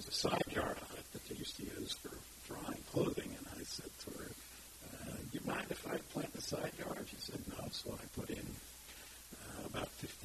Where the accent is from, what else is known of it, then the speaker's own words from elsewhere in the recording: Hawthorne, New Jersey, United States; also born or lived in Paterson; now in California, United States; Born in Paterson, New Jersey, and then went to Hawthorne, which is a suburb, in the fifth grade, and through Hawthorne High School.